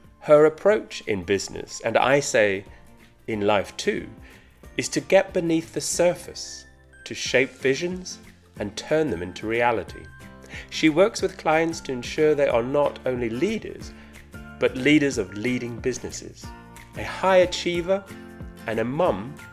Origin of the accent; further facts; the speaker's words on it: South Africa; So growing up in South Africa